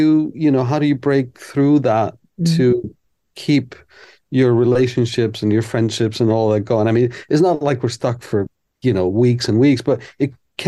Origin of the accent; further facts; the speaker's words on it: Iceland; English is a second language; I mean, she is half Swedish, half English, and I'm from Iceland. And so there's the Scandinavian connection.